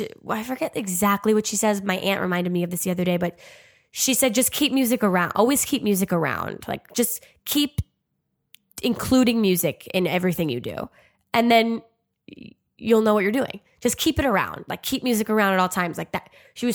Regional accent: New Jersey, United States; Because first of all, I'm from New Jersey.

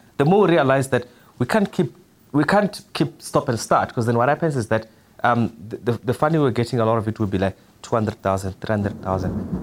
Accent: Shandi, Limpopo, South Africa; I am originally from Venda, from Shandi, in Limpopo.

